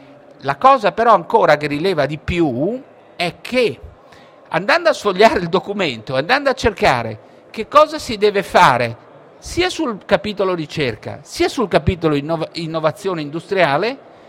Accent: Genoa, Liguria, Italy; io sono di Genova

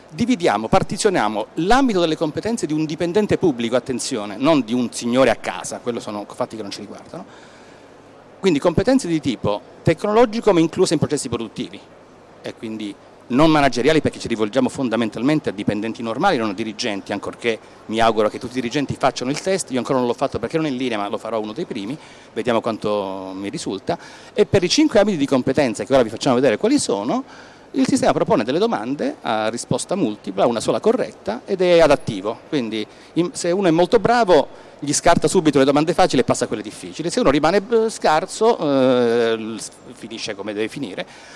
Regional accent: Southern Italy, Italy; first language Italian; io non sono madrelingua, vengo dalla Magna Grecia, sono madrelingua italiano e con l'inglese vado male.

